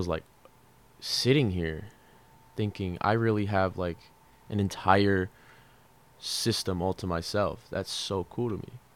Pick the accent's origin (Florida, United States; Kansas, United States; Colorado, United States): Colorado, United States; I'm from a whole different state. I'm from Colorado, the middle of nowhere.